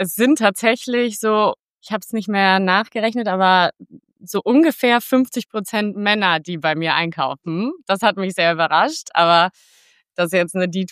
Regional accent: Cologne, North Rhine-Westphalia, Germany; now in Berlin, Germany; Ja, also ich komme ursprünglich allerdings aus Köln, das kann man schon dazu sagen, aber ich wohne jetzt seit 4 Jahren in Berlin

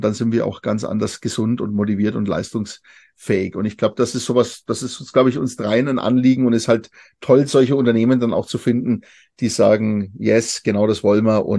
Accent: Nuremberg, Bavaria, Germany; ich komme aus Nürnberg, ich bin auch in Zürich.

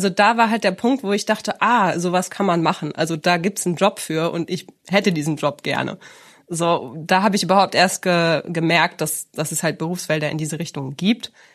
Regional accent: Michelstadt, Hesse, Germany; Also ich bin aus Michelstadt

